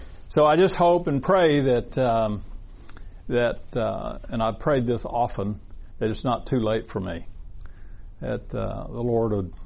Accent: Texas, United States; I'm native Texan through and through.

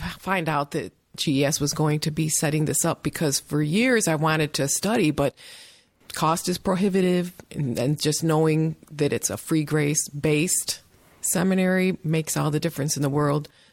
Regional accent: Wisconsin, United States; I'm from Wisconsin.

